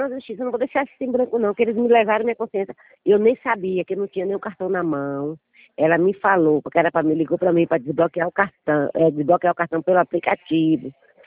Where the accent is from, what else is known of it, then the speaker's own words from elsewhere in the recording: Itaberaba, Bahia, Brazil; E eu moro na Bahia, sou de Itaberaba, interior da Bahia, da Chapada Diamantina.